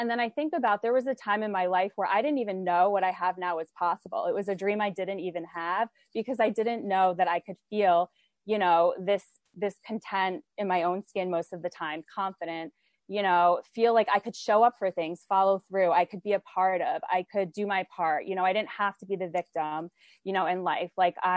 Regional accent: New Jersey, United States; I grew up in New Jersey. We would sneak out to go to New York City and just go to all the clubs, like really young

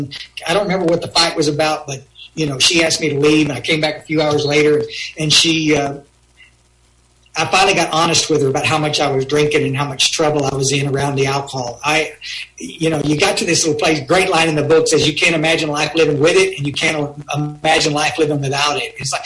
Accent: Texas, United States; Myers and I were raised here in the Hill Country.

